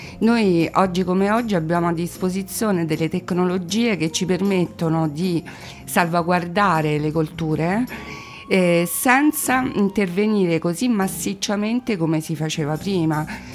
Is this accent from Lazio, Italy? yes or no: yes; Latina, Lazio, Italy; Sono nata e cresciuta a Latina, Agropontino, zona di bonifica degli anni 30, con nonni veneti dall'altra parte, da parte di madre, bonificatori.